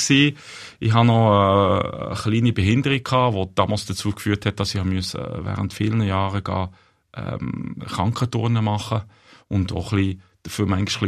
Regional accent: Bern, Switzerland; Also zuerst mal bin ich Schweizer, der in Bern aufgewachsen ist. Also ich habe starke Verbindungen zur Schweiz, zu Bern.

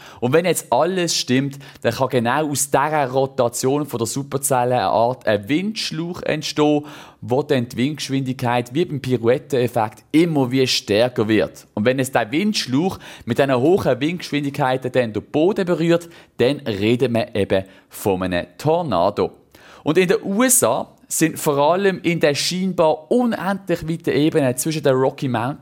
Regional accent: Switzerland

